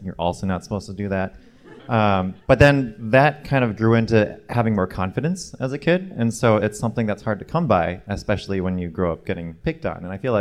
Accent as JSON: {"language": "English", "town": "Albuquerque", "region": "New Mexico", "country": "United States", "tie": "born or raised there", "said": "so I grew up like a tiny, skinny Asian kid, and in a largely majority white population. I grew up in Albuquerque, New Mexico."}